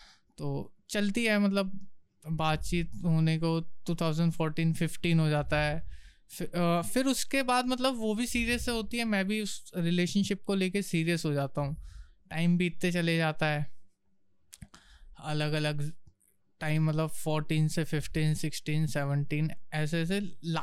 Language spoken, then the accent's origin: Hindi; Delhi, India; हम दिल्ली वाले हैं जानते हैं इन सब चीज़ों के बारे में